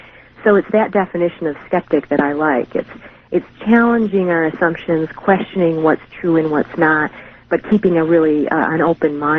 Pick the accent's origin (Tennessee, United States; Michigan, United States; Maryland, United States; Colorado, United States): Michigan, United States; Detroit; I guess I grew up in Detroit, Michigan, in the 60s and 70s, and it was a time of rebellion and sort of challenging authority and questioning assumptions.